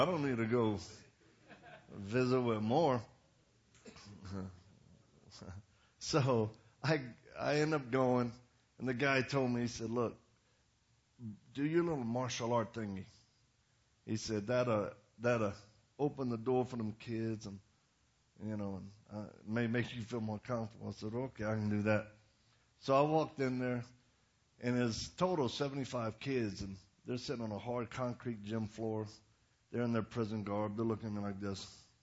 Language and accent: English; Louisiana, United States; accent: Cajun; But I'm from Louisiana. I'm one of them swamp Cajun people right there.